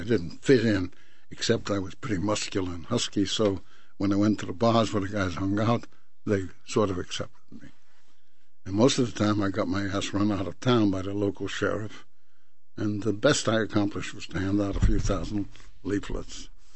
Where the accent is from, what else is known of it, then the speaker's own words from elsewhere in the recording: Brooklyn, New York, United States; born there; first language Yiddish/Russian; English is a second language; I was born in Brooklyn, but I didn't speak English until I was 6 years old. I spoke Yiddish and Russian.